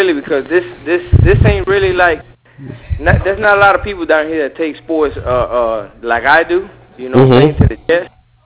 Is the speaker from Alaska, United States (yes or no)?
no; Miami, Florida, United States; Yeah, I was born and raised here in Miami. My parents are from Cuba, but I was born and raised here in Miami.